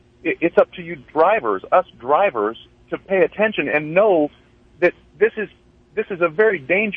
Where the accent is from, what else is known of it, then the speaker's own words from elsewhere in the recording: Sacramento, California, United States; I was raised in Sacramento and worked for years in the Bay Area.